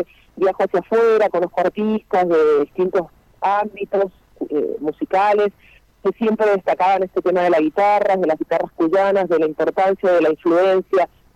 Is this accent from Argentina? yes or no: no; Cuba; yo sí soy cubana geográficamente